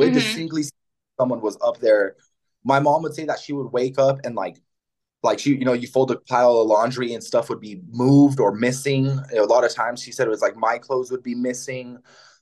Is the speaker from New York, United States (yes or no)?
no; Albuquerque, New Mexico, United States; also born or lived in Santa Fe; I was born in Santa Fe, but when I was about 2 years old, me, my mom, and my older brother, who's 10 years older than me, we all moved to Albuquerque.